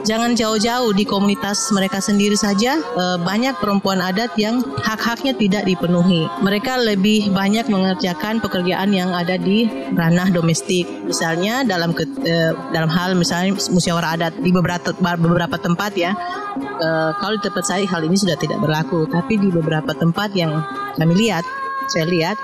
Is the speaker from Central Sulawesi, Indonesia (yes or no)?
yes; Toro, Central Sulawesi, Indonesia; saya orang Toro. Saya orang Atatoro, tetap tidak akan hilang itu. Karena dimanapun saya berada, saya tetap menggunakan bahasa saya ketika bertemu dengan orang yang sesuku dengan saya. Bahasa Kulawi, bahasanya bahasa Kulawi Moma. Yang dipakai orang Atatoro